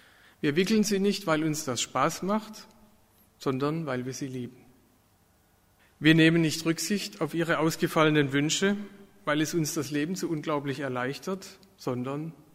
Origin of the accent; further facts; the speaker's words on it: Baden-Württemberg, Germany; wir sind aus der Nähe von Heilbronn